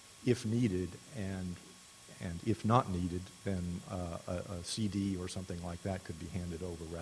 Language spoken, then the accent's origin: English; Bremerton, Washington, United States; I'm from Bremerton.